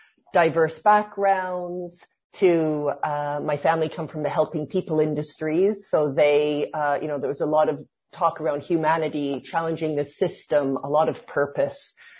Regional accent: Canada; accent: Canadian; also born or lived in South Africa; now in Olinda, Brazil; my accent's Canadian, but I was born in South Africa. Mm-hmm. I grew up in Canada. But that global, my parents are British as well, live in Brazil. I'm talking to you from Olinda, Brazil, where I've lived for 17 years.

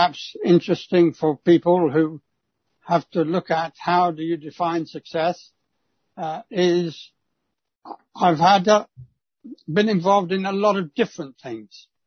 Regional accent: Guernsey; born there; moved away as an adult; I was born in Guernsey, a little island.

